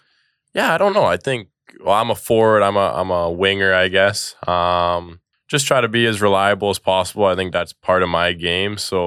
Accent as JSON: {"language": "English", "region": "British Columbia", "country": "Canada", "said": "I'm from British Columbia, so I think Canucks was my team growing up."}